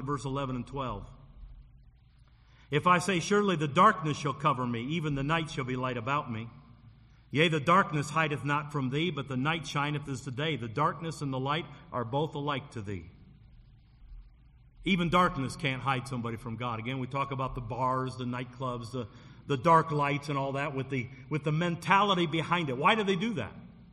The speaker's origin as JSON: {"language": "English", "town": "Detroit", "region": "Michigan", "country": "United States", "tie": "born or raised there", "said": "I grew up in Detroit, and we had ours in 1967, downtown Detroit."}